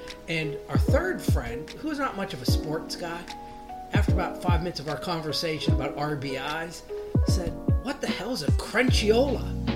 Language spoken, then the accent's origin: English; Johnstown, Pennsylvania, United States; Johnstown, Pennsylvania, which is in western Pennsylvania.